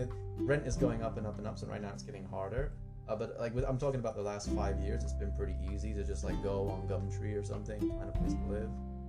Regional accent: Southampton, South East England, United Kingdom; I'm from Southampton, which is like an hour and a half drive from London.

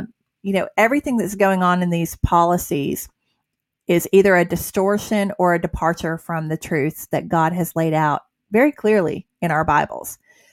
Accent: Atlanta, Georgia, United States; which y'all knew I grew up in Buckhead and in Atlanta, and I worked in Buckhead in my early adult years.

